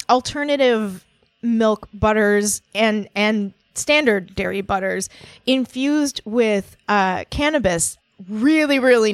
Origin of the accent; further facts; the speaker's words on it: Minnesota, United States; even though I was raised on cheeses because I'm from Minnesota